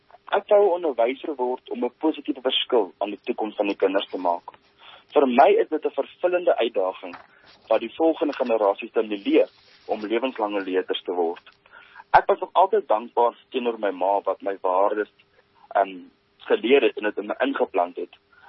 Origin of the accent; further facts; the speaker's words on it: Gauteng, South Africa; Ek is oorspronklik van die Wesrand af. Ek het in 2016 by Hoërskool Riebeekrand gematrikuleer. Ek het in 2017 besluit om my droom te volg en onderwys te studeer aan die Noordwes Universiteit Potchefstroom